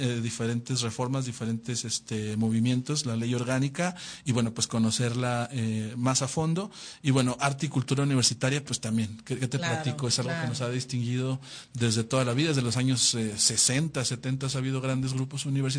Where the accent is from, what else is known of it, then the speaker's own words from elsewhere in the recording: Durango, Mexico; hasta nosotros mismos que somos de Durango